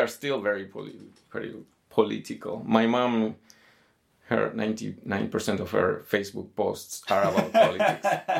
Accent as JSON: {"language": "English", "country": "Argentina", "tie": "born or raised there", "said": "growing up in Argentina"}